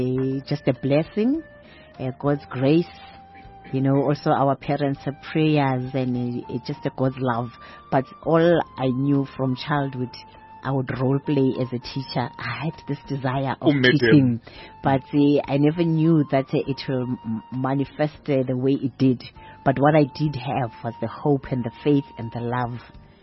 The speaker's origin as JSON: {"language": "English", "town": "Kagiso", "region": "Gauteng", "country": "South Africa", "said": "Originally, I come from Kagiso. I was born in South Africa."}